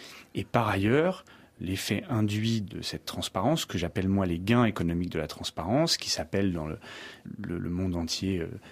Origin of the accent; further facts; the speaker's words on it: Brittany, France; je suis moi-même breton et que je viens du Finistère